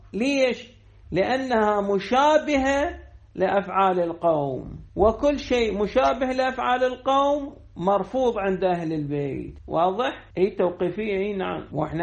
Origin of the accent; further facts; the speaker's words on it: Najaf, Najaf Governorate, Iraq; عندنا بالنجف مركز الأبحاث العقائدي،